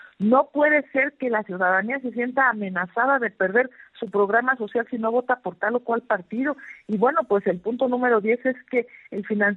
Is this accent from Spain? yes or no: no; Mexico; Claramente hay una obligación de nuestra parte como mexicanos de ver lo que pasa en otras naciones